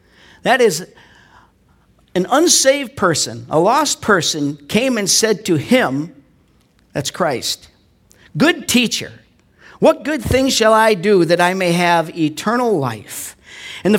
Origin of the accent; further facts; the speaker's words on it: Ireland; I'm Irish to the bone.